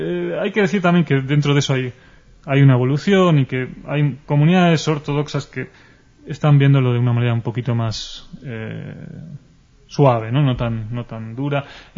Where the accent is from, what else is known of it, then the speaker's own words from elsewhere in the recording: Spain; somos una radio española y judía. Hasta ahora hemos hablado como españoles, ¿no? Como ciudadanos de este país